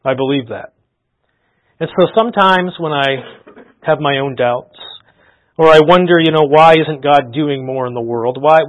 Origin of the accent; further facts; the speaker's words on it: Moncton, New Brunswick, Canada; in my hometown of Moncton